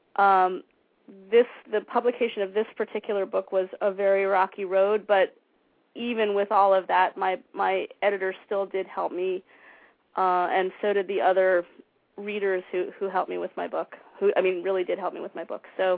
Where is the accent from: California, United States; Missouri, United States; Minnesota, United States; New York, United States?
New York, United States; New York City; I grew up in New York. I grew up on the Upper West Side and on McDougal Street and at the end of my childhood in Tribeca before there was a supermarket. And, I'm a New York City kid.